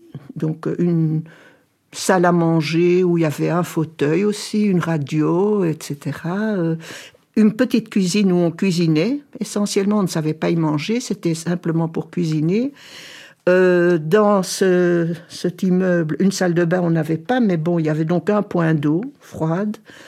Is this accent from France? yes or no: no; Brussels, Brussels-Capital Region, Belgium; born there; Moi, je suis née à Bruxelles, à l'hôpital Saint-Pierre.